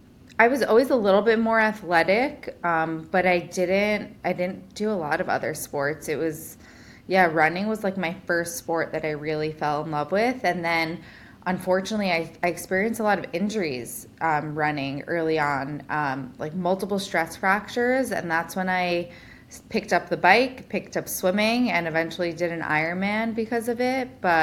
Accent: Brooklyn, New York, United States; And I think like growing up in Brooklyn, I wasn't really around so much nature

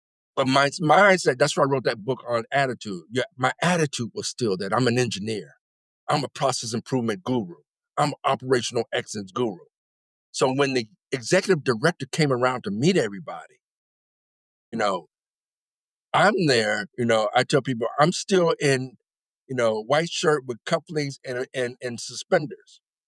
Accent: Boston, Massachusetts, United States; now in Florida, United States; I came from Boston. There's tons of industry, computer, telecom.

